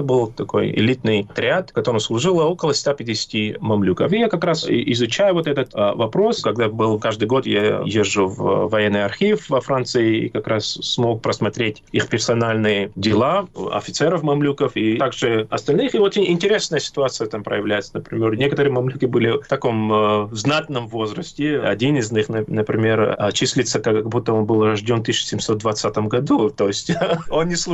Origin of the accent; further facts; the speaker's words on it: Tbilisi, Georgia; То, что он тбилисец, я как раз из Тбилиси, для меня это интересно.